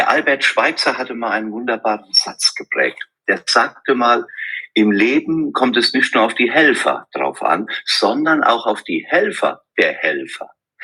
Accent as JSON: {"language": "German", "region": "Rhineland-Palatinate", "country": "Germany", "tie": "born or raised there", "said": "bin dann von meiner Heimat im Westerwald gestartet"}